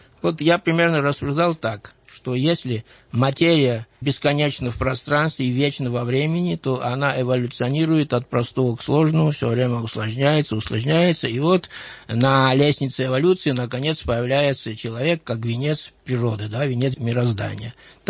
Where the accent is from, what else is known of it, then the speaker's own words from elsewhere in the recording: Tbilisi, Georgia; moved away as an adult; я родился в Тбилиси после войны, в 1947 году, окончил там университет.